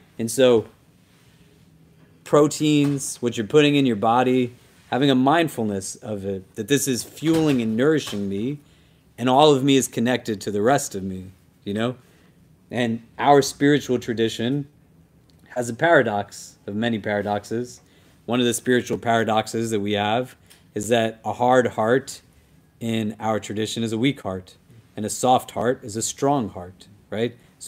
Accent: New Jersey, United States; born there; I'm from the United States. I was born in New Jersey.

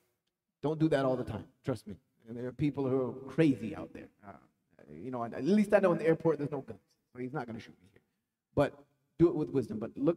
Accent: the South, United States; I was born and raised in the South just like you.

